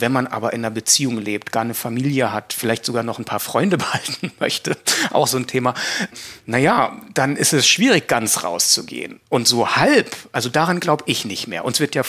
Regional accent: Baden-Württemberg, Germany; wenn man sieht, wo ich aufgewachsen bin, im allerschönsten Südbaden, der ja nun wirklich auch ein Naturparadies ist

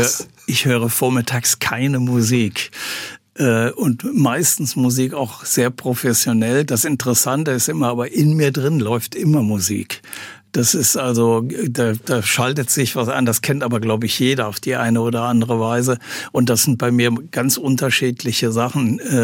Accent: Aachen, North Rhine-Westphalia, Germany; Zuerst in meiner Heimatstadt in Aachen, später dann in Köln.

